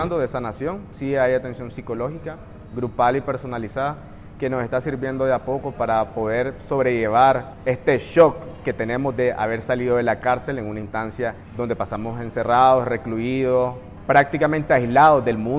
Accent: Nicaragua; nosotros seguimos siendo nicaragüenses

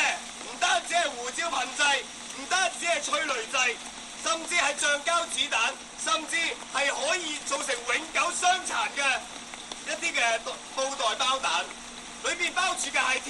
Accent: Hong Kong; 我哋香港人嘅感受只能引用呢四个字：痛心疾首。

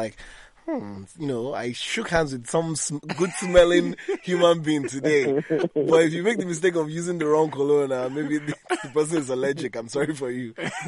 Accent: Nigeria; as a Nigerian

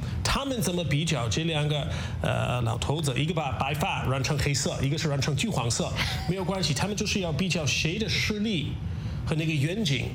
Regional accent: United States; 我们美国人和中国人怎么看

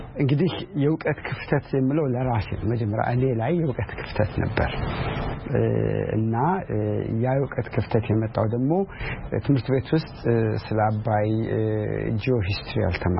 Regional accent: Ambo, Oromia, Ethiopia; እኔ አምቦ ነው ተወልጄ ያደኩት።

